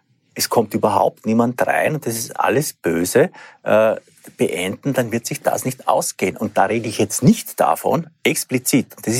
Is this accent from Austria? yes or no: yes; Austria; Und das ist ein kulturelles Problem, das wir als Österreicher mittlerweile haben.